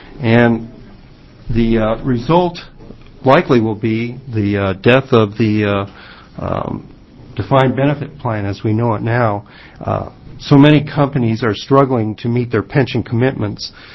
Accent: Oregon City, Oregon, United States; Mr. Chair, members of the committee … from Oregon City.

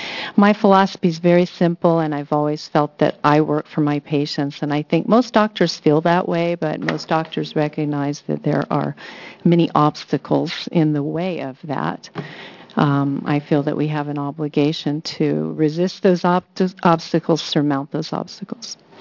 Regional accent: Virginia, United States; now in Coos Bay, United States; I'm from Virginia. I'm a Virginia transplant.

